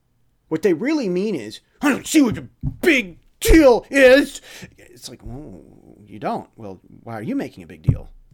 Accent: United States; I know that you're probably American, and me being American, I know it's in my bones too.

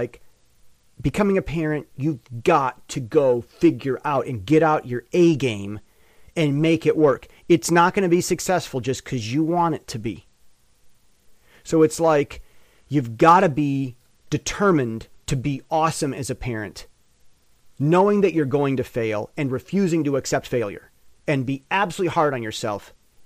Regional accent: United States; now in Taiwan; As an American who's lived in Taiwan 10 years

